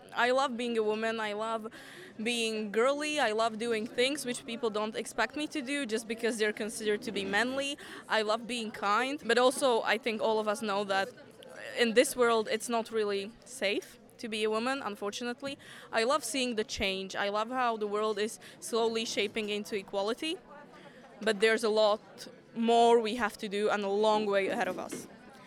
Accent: Slovakia; I'm 18. I come from Slovakia.

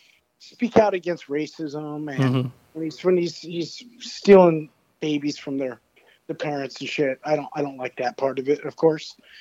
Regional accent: United States; And I'm the American in the band. Well, actually, there's two Americans in the band now.

